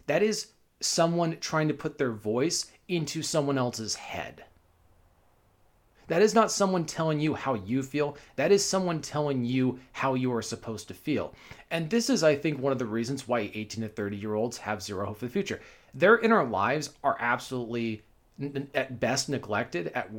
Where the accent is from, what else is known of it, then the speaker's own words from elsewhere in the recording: Bellevue, United States; The town I grew up in doesn't exist anymore. The Bellevue of 1990s doesn't exist.